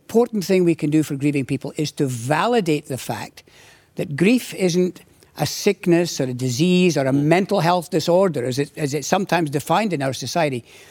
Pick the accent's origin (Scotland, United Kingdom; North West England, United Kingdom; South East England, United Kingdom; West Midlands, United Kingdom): Scotland, United Kingdom; Arbroath; I was born and raised in Scotland.